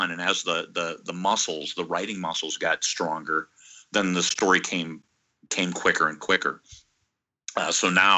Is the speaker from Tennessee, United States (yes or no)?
no; Iowa, United States; And we lived born and raised in Iowa.